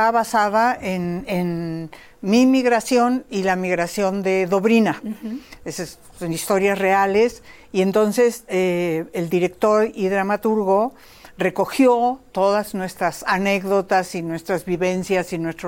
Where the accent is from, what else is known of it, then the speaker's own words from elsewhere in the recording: Rosario, Santa Fe, Argentina; Y Rosario, Argentina, que es de donde vengo yo.